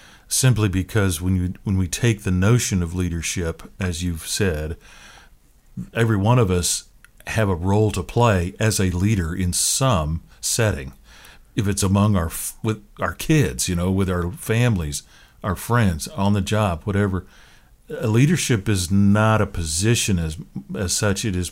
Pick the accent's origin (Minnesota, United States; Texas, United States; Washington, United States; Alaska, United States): Washington, United States; Seattle; I grew up in the Seattle area.